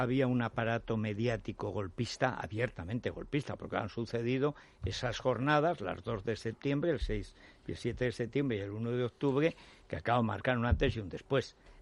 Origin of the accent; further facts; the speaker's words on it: Spain; a mí como español me molesta